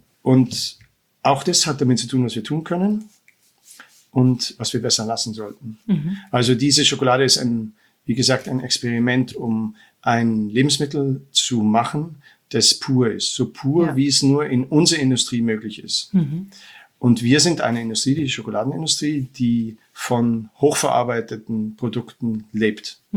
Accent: Munich, Bavaria, Germany; stolz auf die Region Oberbayern zu sein, weil wir sind ja aus dem alpinen Raum und ich bin ursprünglich aus München.

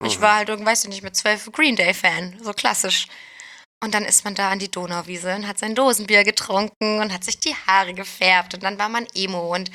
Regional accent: Brandenburg, Germany; Brandenburg.

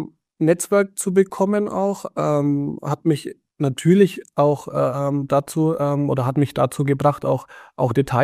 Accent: Nuremberg, Bavaria, Germany; born there; accent: Franconian; Wie man vielleicht auch ein Stück hört, ich habe ein rollendes R in meiner Sprache. Ich kriege das auch nicht weg. Der fränkische Dialekt, der bleibt. Ich bin in Nürnberg geboren

